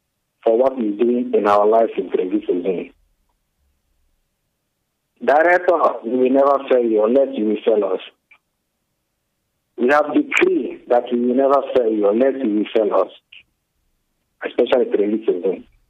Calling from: Venice, Veneto, Italy; I'm calling from Italy. Venezia.

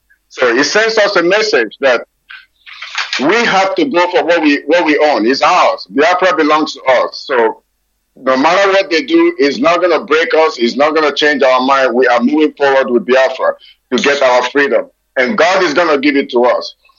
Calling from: Houston, Texas, United States; I'm calling from Houston, Texas.

